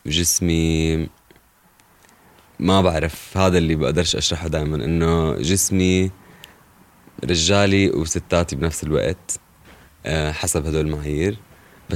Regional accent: Irbid, Irbid Governorate, Jordan; also born or lived in Zarqa / Amman; ربيت بالأردن بإربد وبالزرقاء وبعمان

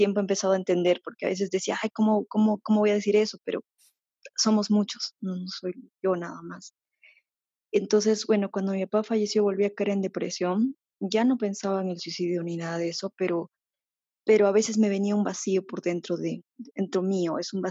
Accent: Peru; Yo soy de Perú.

